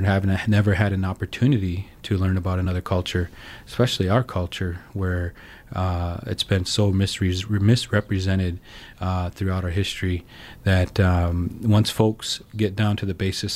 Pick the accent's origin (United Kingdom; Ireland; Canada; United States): United States; South Dakota; And in my case, growing up on the Crow Creek Reservation as a young Dakota, you know, I didn't really understand, you know, why my culture wasn't celebrated in mainstream society